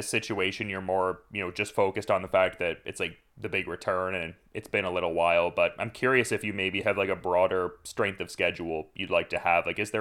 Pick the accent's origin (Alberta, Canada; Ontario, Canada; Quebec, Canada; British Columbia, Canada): Ontario, Canada; Oshawa; obviously, for me, Oshawa is my hometown, so it's cool to see that there's a show like that.